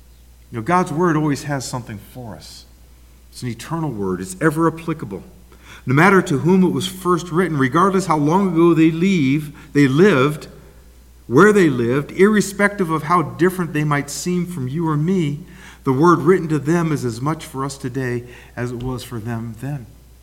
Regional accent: Portland, Oregon, United States; I always enjoyed Sukkot when I was a kid growing up in Portland, Oregon.

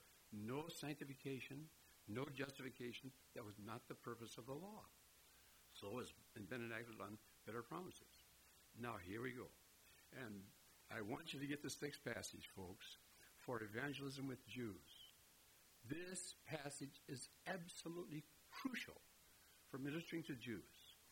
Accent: Hinkley, Minnesota, United States; As some of you may remember, I grew up in Hinkley, Minnesota, where the men are men and pansies are flowers and women are slightly above average.

